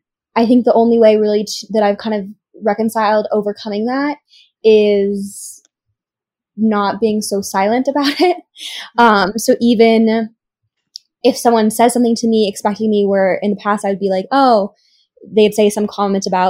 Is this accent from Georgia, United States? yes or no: no; Idaho, United States; I'm from Idaho. My parents are pretty conservative.